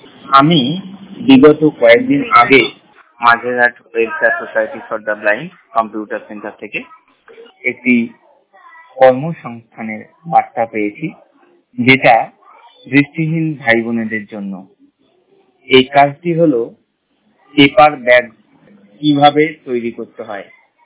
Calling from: Barachapa, West Bengal, India; আমি পশ্চিমবঙ্গের উত্তর চব্বিশ পরগনা জেলার ব্যারাচাপা থেকে বলছি।

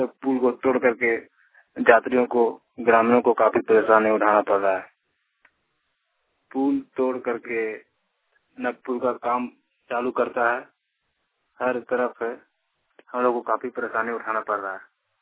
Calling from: Giridih, Jharkhand, India; ग्राम बागमारा प्रखंड गिरिडीह जिला गिरिडीह से बोल रहा हूँ।

